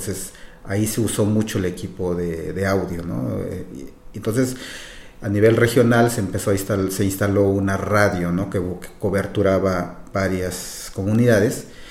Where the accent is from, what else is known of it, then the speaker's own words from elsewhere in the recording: Tamazulapan del Espíritu Santo, Oaxaca, Mexico; vengo del estado de Oaxaca, en México, y soy originario de un municipio que se llama Tamazulapan del Espíritu Santo Mije